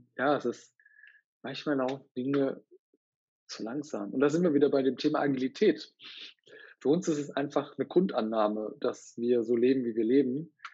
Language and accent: German; Rhineland-Palatinate, Germany; in meiner Heimatstadt, beziehungsweise Pirmasens, kommen aus einem Dorf daneben, aber so aus meiner Heimat